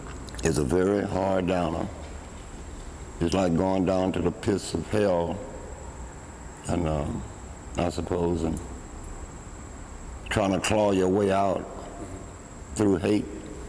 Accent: Louisiana, United States; also born or lived in Texas; I'm from Louisiana and Texas, yeah, but I live in Louisiana, right?

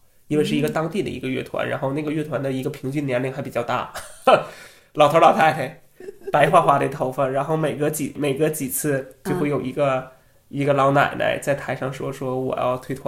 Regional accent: China; 因为我认为就是我们中国人从小到大一直是以结果为导向的一种教育

